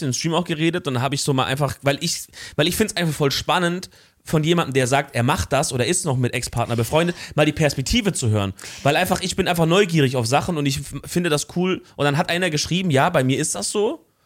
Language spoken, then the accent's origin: German; Baden-Württemberg, Germany; Also ich als Schwabe